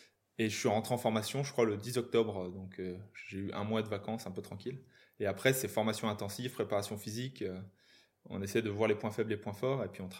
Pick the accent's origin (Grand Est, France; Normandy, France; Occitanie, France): Grand Est, France; comme je viens de là en fait, je viens de Moselle